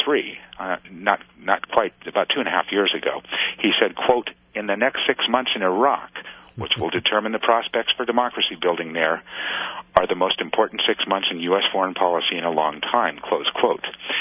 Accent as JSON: {"language": "English", "region": "California", "country": "United States", "tie": "born or raised there", "said": "I grew up in the Bay Area"}